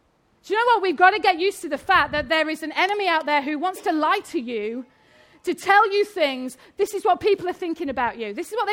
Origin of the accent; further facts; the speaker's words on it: Yorkshire and the Humber, United Kingdom; accent: Yorkshire; I was absolutely useless in school at languages because I'm a Yorkshire lass. In fact, my native tongue is not really just English, it's Yorkshire.